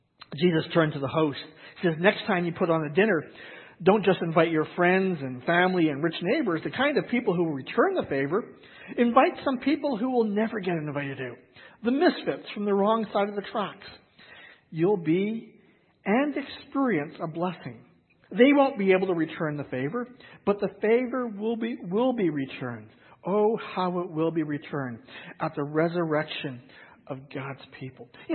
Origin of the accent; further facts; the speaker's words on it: Canada; because we're both from Canada